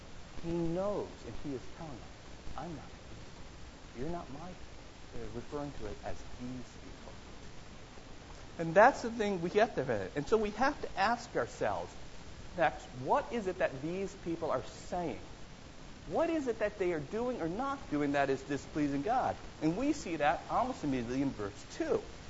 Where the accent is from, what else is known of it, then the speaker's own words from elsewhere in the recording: New York, United States; And I grew up in Western New York. And if you've ever been to Western New York during the winter, that means a lot of snow.